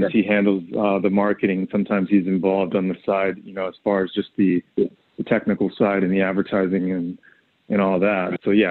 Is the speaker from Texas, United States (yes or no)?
no; California, United States; now in Los Angeles, United States; I'm originally from Los Angeles County. And I know that's kind of rare as far as LA is concerned, because everyone's from somewhere else usually. But I'm actually from